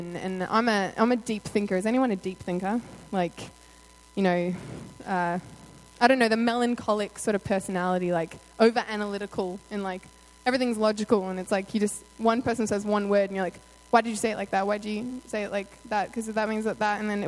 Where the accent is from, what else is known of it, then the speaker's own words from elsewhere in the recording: Australia; some practical ways to be Christ through my journey as a young woman growing up in Australia